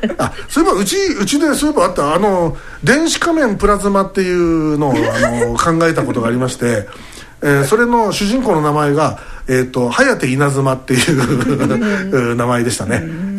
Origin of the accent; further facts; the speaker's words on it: Uenohara, Yamanashi, Japan; 私の生まれ故郷の山梨県の上野原